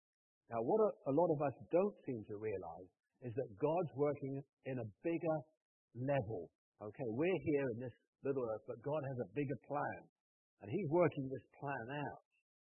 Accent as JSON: {"language": "English", "region": "England", "country": "United Kingdom", "lives_now": "Osaka, Japan", "said": "I'm from England, as you know, and people are here all over the world."}